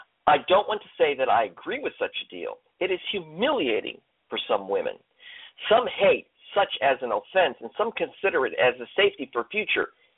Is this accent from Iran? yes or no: yes; Iran; I grew up in Iran, the country where it is like a marsh for women.